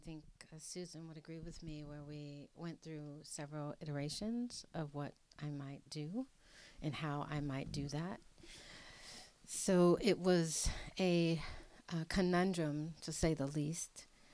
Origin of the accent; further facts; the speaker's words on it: Chicago, Illinois, United States; And as you know, I grew up in Chicago. So I was quickly reminded that, you know, I grew up by a lake and now I'm growing by a mountain.